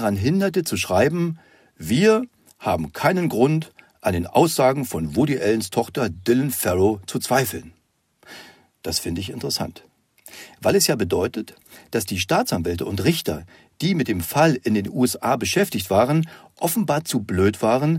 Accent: Germany; Das hat vermutlich mit meiner Jugend in der DDR zu tun

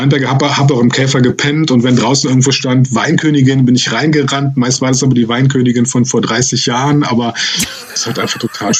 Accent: Cologne, North Rhine-Westphalia, Germany; Ja, und als gebürtiger Kölner lebe auch immer noch in Köln und bin mit Karneval groß geworden.

